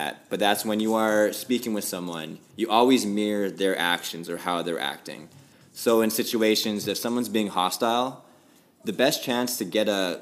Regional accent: Canada; I'm a pretty nice guy. I'm Canadian.

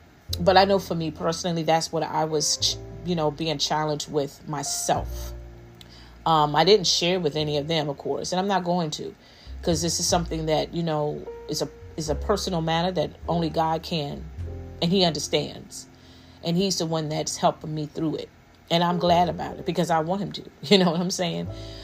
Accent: Newark, New Jersey, United States; You know, I'm from the hood. I'm from Newark, New Jersey. What's up, Brick City?

